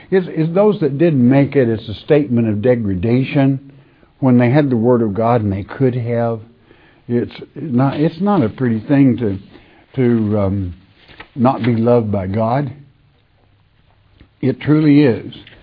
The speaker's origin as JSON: {"language": "English", "country": "Ireland", "lives_now": "United States", "said": "just like I would be called an Arkansan because I live in Arkansas. But I'm an Irishman"}